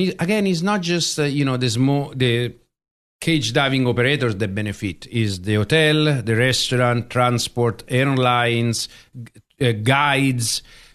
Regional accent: Rome, Lazio, Italy; English is a second language; now in South Africa; I was born in Italy, in Rome. I'm a Roman first, but this is my country now. I've been living in South Africa since 2005, and specifically in Mossel Bay for most of this time. So, yeah, I'm South African.

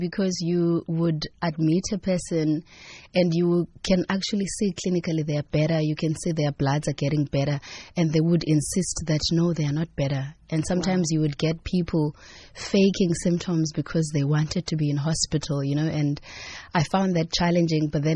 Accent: Mthatha, Eastern Cape, South Africa; So, yeah, I grew up in Mthatha, but I was raised by my aunt, not my mom.

